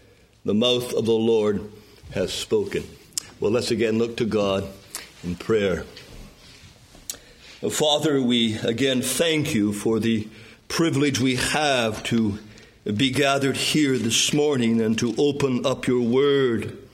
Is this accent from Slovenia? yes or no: no; Canada; Growing up in Canada, we spent most of our growing up years in small mining town communities, and they were surrounded by a vast wilderness of forest, rivers, and lakes.